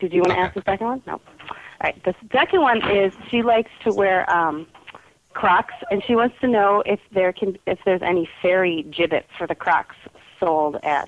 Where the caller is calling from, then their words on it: Oconomowoc, Wisconsin, United States; I am calling from Oconomowoc, Wisconsin.